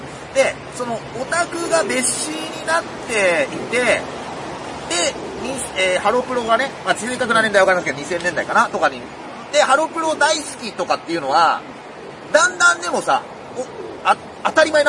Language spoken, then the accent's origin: Japanese; Kawasaki, Kanagawa, Japan; 川崎出身なんですよ、ね、僕と同じね